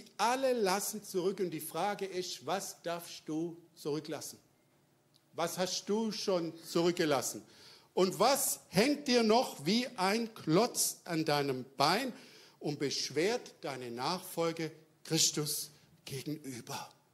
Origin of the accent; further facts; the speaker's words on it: Baden-Württemberg, Germany; Für uns als Schwabe ganz erstaunliche Dinge.